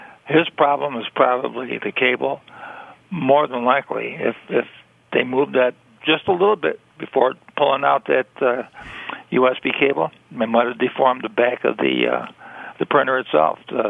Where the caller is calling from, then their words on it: Auburn, New York, United States; I'm not from Albion. I'm from Auburn.